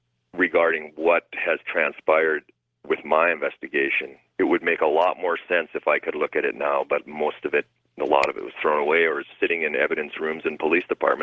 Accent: Minnesota, United States; I was familiar with that case because I'm from Minnesota originally

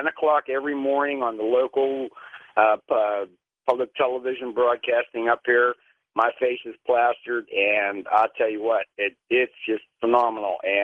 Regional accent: Pittsburgh, Pennsylvania, United States; moved away as an adult; now in Binghamton, United States; I grew up in Pittsburgh, and I moved to Binghamton about a year and a half ago, and I bought a television last summer.

